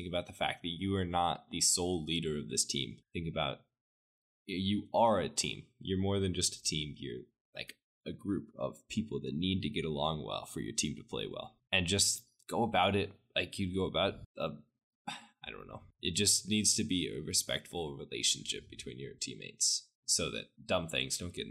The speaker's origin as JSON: {"language": "English", "town": "Brooklyn", "region": "New York", "country": "United States", "accent": "Brooklyn", "said": "Hey, there's no need to hate on my Brooklyn accent."}